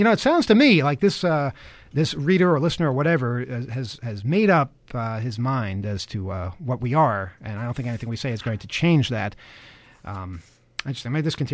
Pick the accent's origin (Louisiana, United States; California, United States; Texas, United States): Texas, United States; Texarkana; I am from Texarkana, Texas. That's a cool place. It's right by Texas and Arkansas.